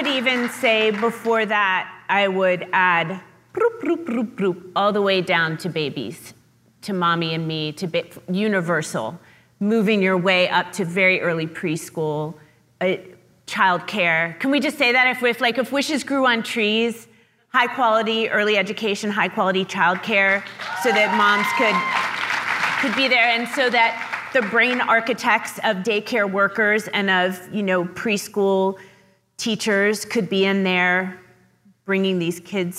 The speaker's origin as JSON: {"language": "English", "region": "West Virginia", "country": "United States", "tie": "born or raised there", "said": "So I grew up in West Virginia. I was surrounded by rural generational poverty, but I grew up in a middle-class house."}